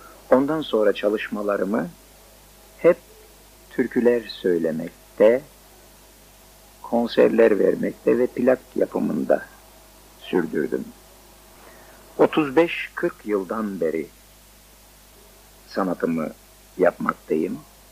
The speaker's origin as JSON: {"language": "Turkish", "region": "Adana", "country": "Turkey", "lives_now": "Istanbul, Turkey", "said": "Adanalıyım. Şimdi İstanbul'da oturuyorum."}